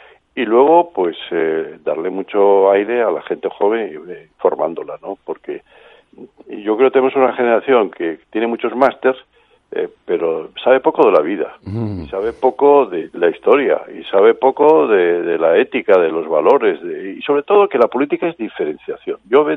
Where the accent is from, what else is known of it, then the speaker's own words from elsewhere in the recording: Venezuela; yo, que tú sabes que yo soy de venezolano